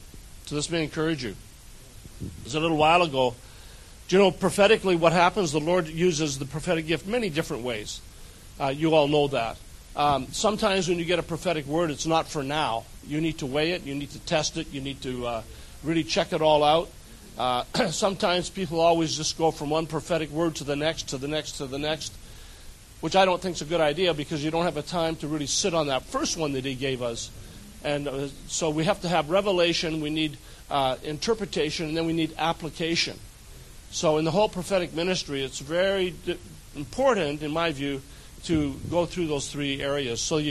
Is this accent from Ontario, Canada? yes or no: no; Kelowna, British Columbia, Canada; We're from a little city called Kelowna, British Columbia, which is in Western Canada.